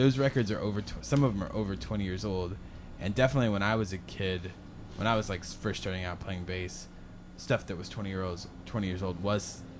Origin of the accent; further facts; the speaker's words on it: Santa Maria, California, United States; I'm from Santa Maria, California, and it's just like a little town where the only place to buy music is the mall.